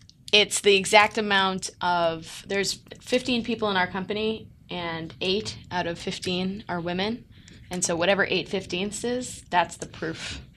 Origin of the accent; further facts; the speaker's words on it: New York, United States; Yeah, I'm from New York, so that would be a great.